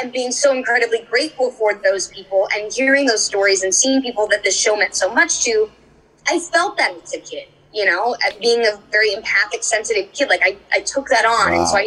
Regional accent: California, United States; because I grew up in Orange County, so we had a bit of a commute.

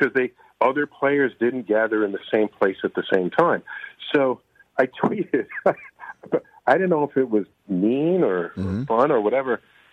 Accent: New York City, New York, United States; I have a quick story to tell you about the Yankees, because I'm born and raised in the Bronx.

